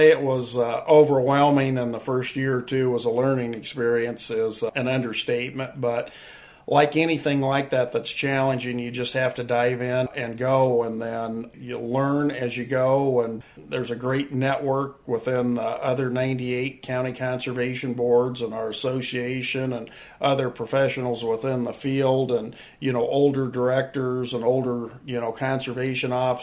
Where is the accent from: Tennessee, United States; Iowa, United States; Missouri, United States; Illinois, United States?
Iowa, United States; Stuart; because I grew up in Stuart, Iowa, and I was a 1980 graduate of Stuart Menlo.